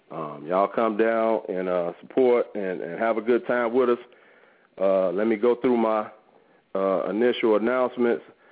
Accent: Chicago, Illinois, United States; And I was like, man, I'm from Chicago.

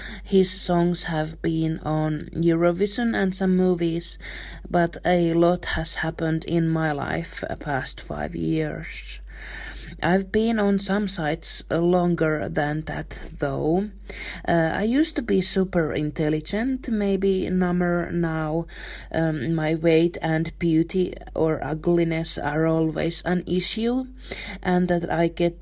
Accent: Finland; English is a second language; So about my country, I'm from Finland. It's the land of the midnight sun

